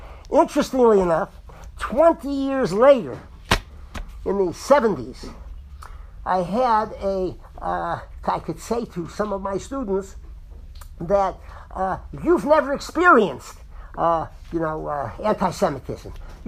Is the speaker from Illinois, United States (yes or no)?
no; Connecticut, United States; as a child growing up in Connecticut in the late 40s. I was born during the Second World War, thank God, in America, and was in a Connecticut community, mostly non-Jews for a period